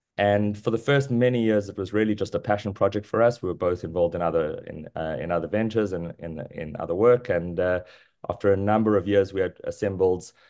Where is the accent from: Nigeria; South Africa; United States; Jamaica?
South Africa; growing up in South Africa, specifically, at the time of the transition, I was 10 years old when Madiba came out of prison.